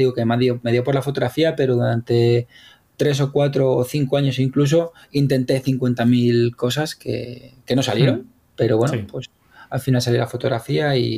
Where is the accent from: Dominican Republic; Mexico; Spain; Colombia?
Spain; Madrid, Community of Madrid; yo soy de Madrid, soy gato, pero con familia de Burgos, que es donde pasaba, pues hasta que el trabajo te dice que ya no más, pues hasta en Burgos, en un pueblo muy pequeño, pasaba 3 meses al año